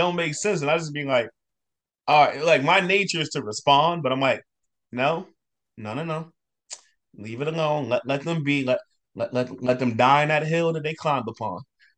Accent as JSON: {"language": "English", "region": "New Jersey", "country": "United States", "said": "Hey, I'm from Jersey. You gotta watch it."}